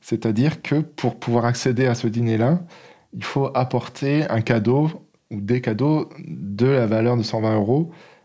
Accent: France; On vient des quatre coins de la France.

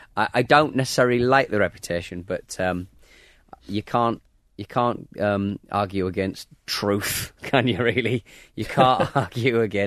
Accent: Hartlepool, North East England, United Kingdom; I'm not a Geordie. I'm actually from Hartlepool. I'm actually a monkey hanger

